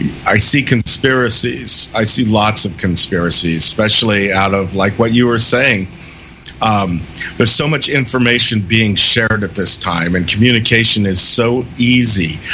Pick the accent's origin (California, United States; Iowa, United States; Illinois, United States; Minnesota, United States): California, United States; Well, I'm from California.